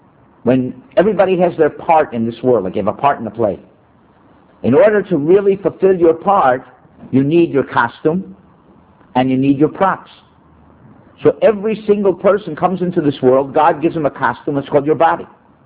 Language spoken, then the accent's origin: English; United States; now in Israel; I'm an American who lives in Israel.